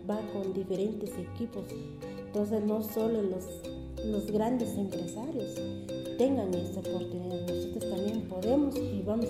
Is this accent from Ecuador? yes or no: no; Guatemala; Eso esperamos nosotros como guatemalteca